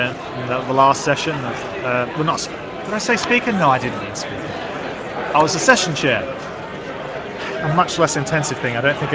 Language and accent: English; Adelaide, South Australia, Australia; I'm from Adelaide, which both warm and dry.